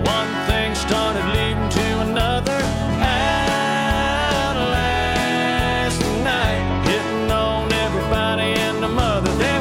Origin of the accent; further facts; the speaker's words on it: Tennessee, United States; I grew up in East Tennessee, but last night I was everything.